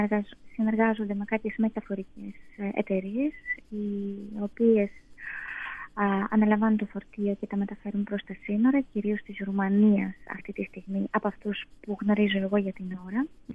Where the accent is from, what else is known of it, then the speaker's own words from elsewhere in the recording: Kyiv, Ukraine; Greek is a second language; όταν γεννήθηκα και μεγάλωσα στο Κίεβο, τότε, λόγω του καθεστώτος, η επίσημη γλώσσα ήταν τα ρώσικα. Δηλαδή, ακόμα και στο σχολείο, νηπιαγωγείο, δημοτικό και μετά γυμνάσια, λύκεια, εμείς μιλούσαμε στα ρώσικα